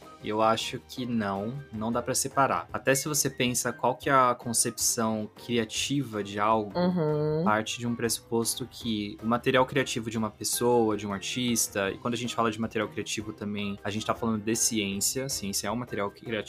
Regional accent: Brazil; eu sou muito brasileiro mesmo, né? Todo mundo olha pra mim e fala, ei, brasileiro.

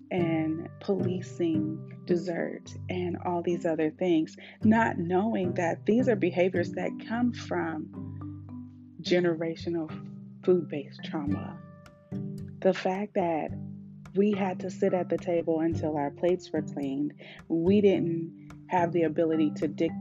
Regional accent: Oakland, California, United States; I'm from Oakland. You guys hear me talk about this all the time, but that was, you know, I was born in 77. So living in Oakland as a young child

